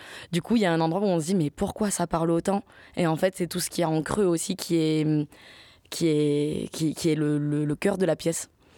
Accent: Occitanie, France; also born or lived in Montpellier / Paris / Cannes; now in Marseille, France; J'ai grandi dans les Cévennes, du côté de Alès.

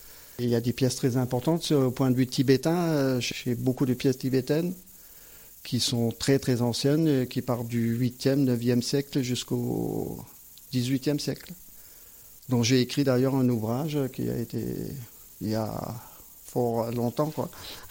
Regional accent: Strasbourg, Grand Est, France; also born or lived in Nice; now in Digne, France; Non, je suis originaire de Strasbourg, d'Alsace. Je vis à Digne depuis une vingtaine d'années. Et j'ai vécu à Nice avant

